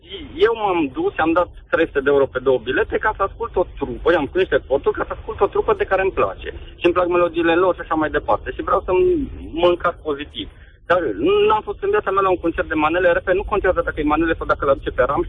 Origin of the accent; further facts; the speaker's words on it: Sibiu, Sibiu County, Romania; eu sunt din Sibiu, acum mă duc către